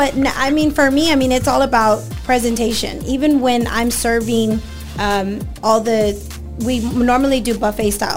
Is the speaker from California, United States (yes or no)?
no; Dallas, Texas, United States; also born or lived in Plainview; I was actually born in Plainview, Texas, but I was raised in Dallas.